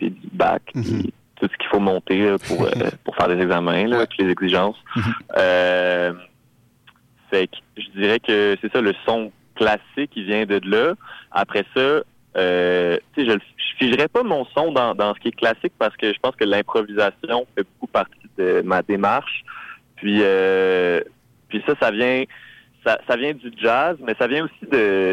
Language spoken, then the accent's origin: French; Longueuil, Quebec, Canada; also born or lived in Saint-Lambert; Je suis né à Longueuil, je suis un petit gars de banlieue.